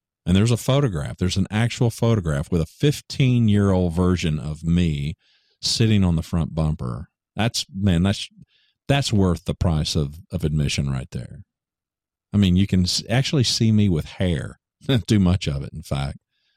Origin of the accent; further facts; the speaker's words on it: Ada, Oklahoma, United States; in my hometown where I was born, Ada, Oklahoma.